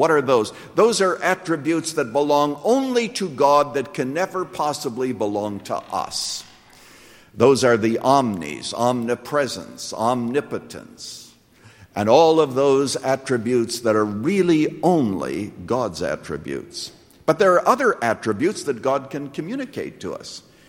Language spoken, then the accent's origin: English; Canada; when I was a boy growing up in Canada, I went to school, first of all, in the summer with a horse and buggy, and then in the winter with a sleigh and with a horse.